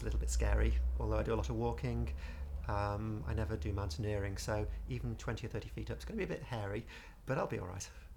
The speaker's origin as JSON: {"language": "English", "town": "Liverpool", "region": "North West England", "country": "United Kingdom", "lives_now": "Sutton Coldfield, United Kingdom", "said": "I'm 44. I come from Sutton Coldfield in Birmingham but originally from Liverpool."}